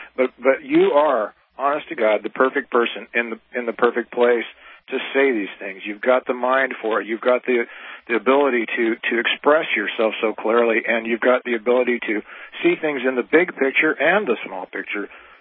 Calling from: California, United States; And I'm calling from Northern California

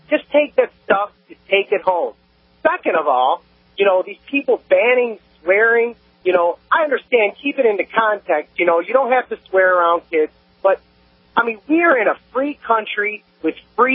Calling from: Detroit, Michigan, United States; I'm from Detroit, yes.

